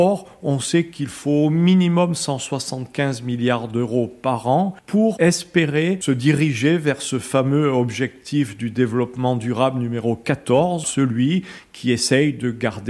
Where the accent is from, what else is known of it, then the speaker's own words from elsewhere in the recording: Monaco; Je suis originaire de Monaco et la mer Méditerranée était ma mère patrie en quelque sorte